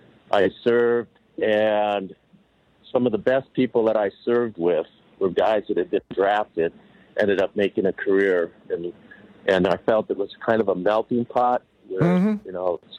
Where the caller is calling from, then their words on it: Seattle, Washington, United States; Seattle, Washington.